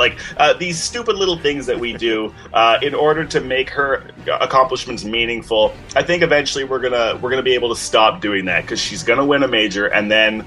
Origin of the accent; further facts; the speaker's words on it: Canada; I'm a big soccer fan. The World Cup is amazing. And as a dude who's half German and half Ghanaian